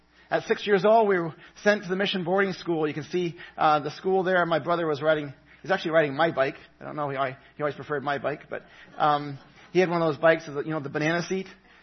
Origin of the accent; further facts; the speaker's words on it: Papua New Guinea; I grew up in Papua New Guinea with New Tri's Mission